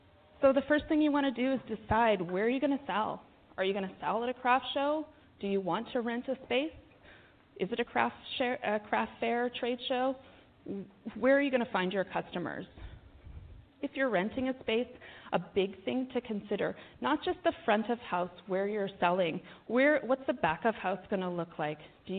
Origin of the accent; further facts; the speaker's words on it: Toronto, Ontario, Canada; I'm here from Toronto, and we have a number of POS specialists here, also from Toronto and Ottawa.